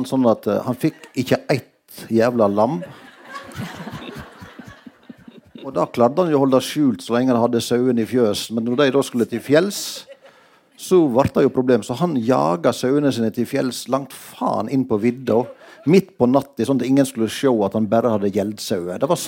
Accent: Flåm, Vestland, Norway; jeg vokste opp inn i Flom på denne Vetleplassen, og på en gar

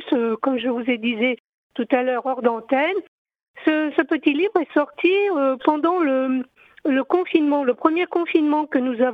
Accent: Grenoble, Auvergne-Rhône-Alpes, France; je viens de la confession musulmane. Mes parents, c'était des musulmans. J'ai grandi en France, du côté de Grenoble

